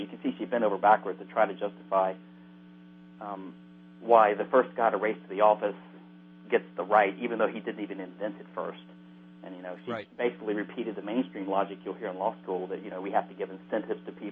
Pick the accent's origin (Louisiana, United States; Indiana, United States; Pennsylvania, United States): Louisiana, United States; But I'm from Louisiana, and I was always a sort of a conservative individualist type